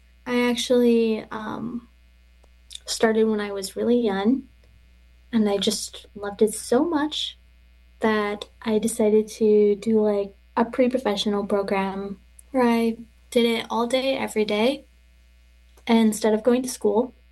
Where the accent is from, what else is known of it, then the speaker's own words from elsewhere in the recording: Nanaimo, British Columbia, Canada; I'm from the Penelika tribe. I'm grew up on Nanaimo territories. That is Vancouver Island.